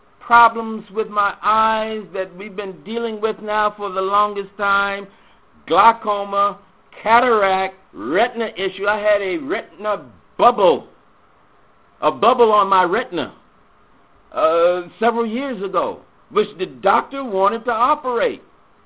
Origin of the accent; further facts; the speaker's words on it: the South, United States; I think back to just growing up in the South.